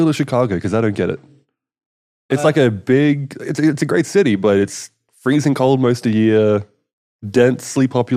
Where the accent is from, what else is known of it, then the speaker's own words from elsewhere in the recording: Australia; Yeah, see, when I was growing up in Australia, like, you know, 10 years ago, I was going to the clubs and stuff.